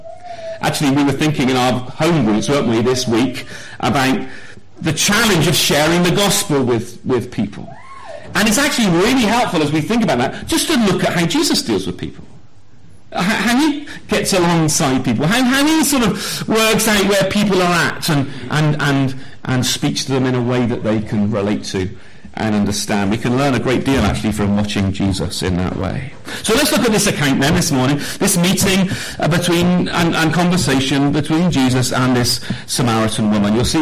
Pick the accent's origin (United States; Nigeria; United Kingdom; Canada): United Kingdom; England; don't they know that we're English? We don't do that, do we?